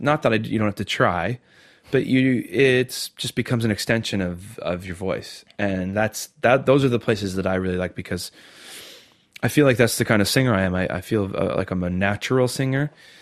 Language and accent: English; St. Catharines, Ontario, Canada; Well, I come from St. Catharines, Ontario, Canada, which is just right near the Niagara Falls.